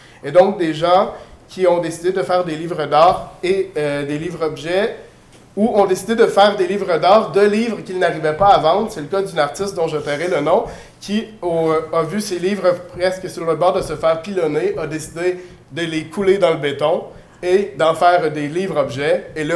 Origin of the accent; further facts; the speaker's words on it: Rimouski, Quebec, Canada; J'ai malheureusement pas pu amener parce que je viens de Rimouski, fait que j'ai pas pu traîner ma bibliothèque avec moi.